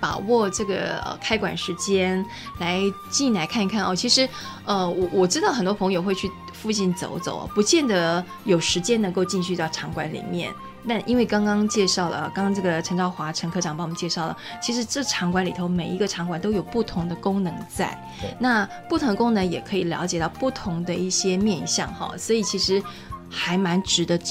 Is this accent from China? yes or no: no; Taiwan